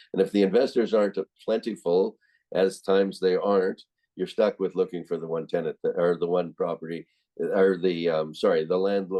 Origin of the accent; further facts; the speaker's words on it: Winnipeg, Manitoba, Canada; I'm from Winnipeg originally, and I used to joke about it.